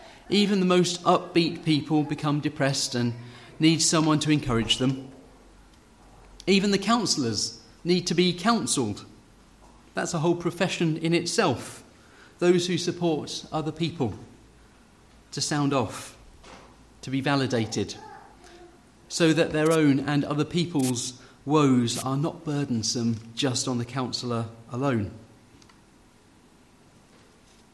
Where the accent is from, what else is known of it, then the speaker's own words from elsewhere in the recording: United Kingdom; what we might be brought up as British people to keep that stiff upper lip